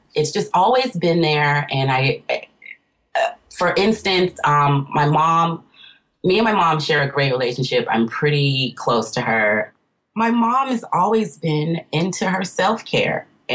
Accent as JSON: {"language": "English", "region": "Virginia", "country": "United States", "tie": "born or raised there", "said": "growing up in Virginia, having wonderful, easy access to forests and caves and hiking"}